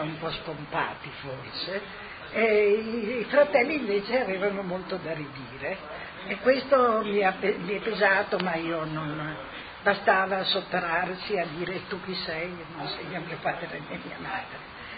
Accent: Valvasone, Friuli-Venezia Giulia, Italy; born there; sono nata a Valvasone, in provincia di Udine, nel lontano 1933. Adesso veramente Valvasone è provincia di Pordenone.

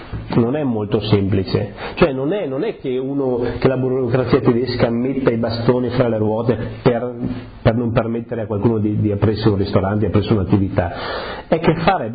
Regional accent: Polcenigo, Friuli-Venezia Giulia, Italy; moved away; A Polcenigo, quando io sono partito, il mio paese aveva sei, cioè il comune di Polcenigo con sei borghi

